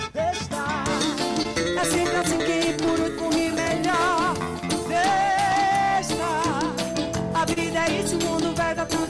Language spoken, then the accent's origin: Portuguese; Juazeiro, Bahia, Brazil; de Juazeiro, minha terra, que eu amo tanto, de Petrolina, terra da minha mãe, a mulher que me ensinou a ser essa mulher que eu sou. E indiscutivelmente essa mistura, meu pai é de Senhor do Bonfim, eu nascido em Juazeiro.